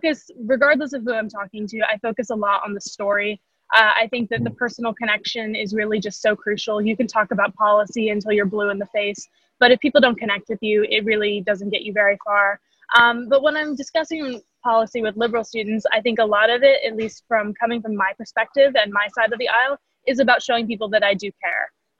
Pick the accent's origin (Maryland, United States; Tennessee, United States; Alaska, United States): Alaska, United States; Ketchikan; I grew up in Ketchikan, Alaska, which is a small island community in southeastern Alaska.